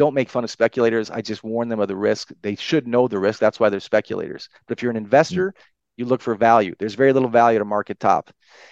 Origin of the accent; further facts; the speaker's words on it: Michigan, United States; I love growing up in Michigan. It's not the same country I grew up in 40 years ago.